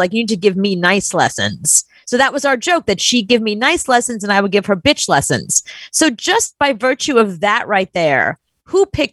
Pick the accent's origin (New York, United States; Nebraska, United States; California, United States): New York, United States; New York City; Like, I came from New York City. I wasn't much of a driver.